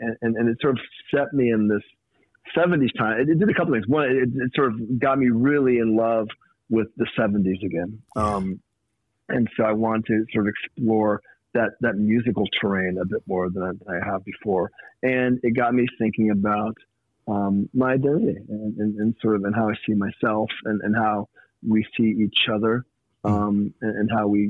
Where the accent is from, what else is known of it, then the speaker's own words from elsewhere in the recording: Hollywood, California, United States; I grew up in Hollywood, California. Mm-hmm. I grew up in around show business.